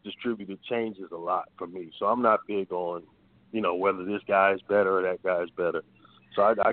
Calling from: Atlanta, Georgia, United States; in Atlanta.

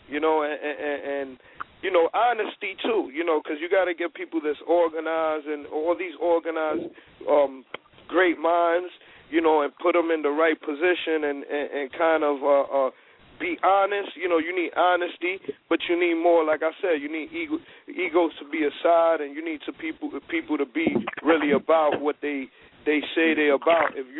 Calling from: New York, United States; New York.

